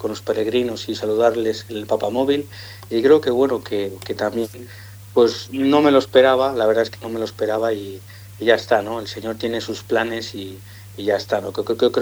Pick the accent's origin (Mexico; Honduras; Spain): Spain; now in Italy; yo, como habéis dicho, soy español, pero vivo en Italia